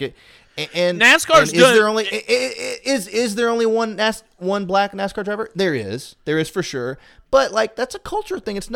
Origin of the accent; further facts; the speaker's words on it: Cedartown, Georgia, United States; especially in Georgia, like I grew up in Cedartown